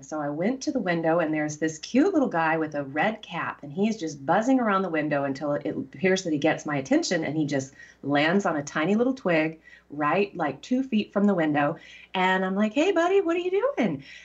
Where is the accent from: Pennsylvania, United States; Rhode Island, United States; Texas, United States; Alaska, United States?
Texas, United States; now in Seattle, United States; You know, growing up in Texas, I just felt really parched.